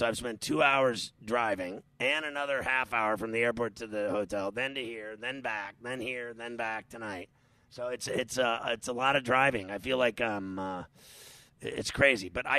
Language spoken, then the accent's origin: English; Pittsburgh, Pennsylvania, United States; now in New York, United States; less that I'm in, you know, big New York. That means nothing to me. And it means nothing to me that I'm from Pittsburgh, to be honest with you.